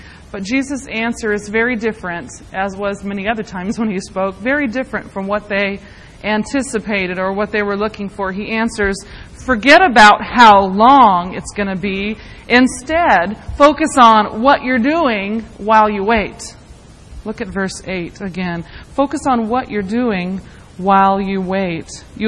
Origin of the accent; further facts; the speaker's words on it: Madison, Tennessee, United States; I was born and raised in Madison, Tennessee, which is just north of Nashville.